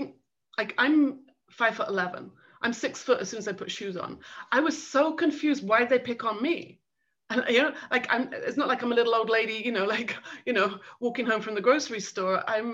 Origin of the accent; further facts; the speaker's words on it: England, United Kingdom; So I grew up in England. And I went to Manchester University, where I was having a good student time in the early 1980s.